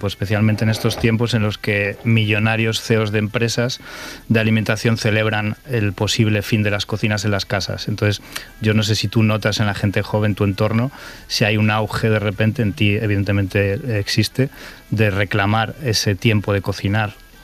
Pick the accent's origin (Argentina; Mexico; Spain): Spain; Community of Madrid; Y en mi pueblo, en la Sierra de Madrid, hacen una caldereta una vez al año